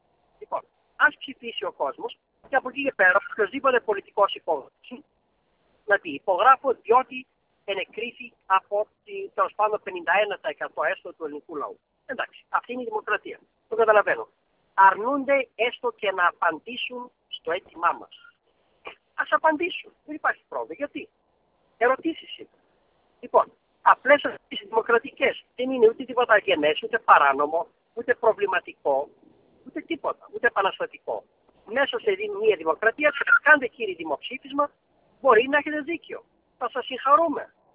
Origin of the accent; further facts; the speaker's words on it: Macedonia, Greece; Ούτε εμένα μπορεί να μου κλείσει το στόμα κανένας λέγοντας ότι είμαι Μακεδόνας.